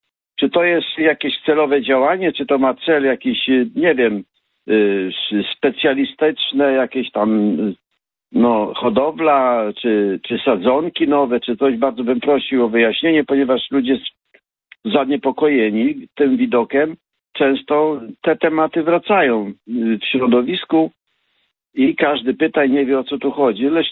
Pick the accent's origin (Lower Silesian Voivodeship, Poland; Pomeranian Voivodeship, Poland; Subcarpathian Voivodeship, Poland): Pomeranian Voivodeship, Poland; bardzo jesteśmy zaniepokojeni jako Kaszubi, mający tutaj tą instalacją